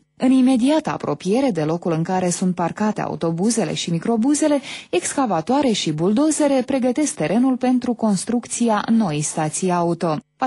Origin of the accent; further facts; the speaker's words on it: Bălți, Moldova; Eu sunt din Bălți, dar plec acum spre Ucraina.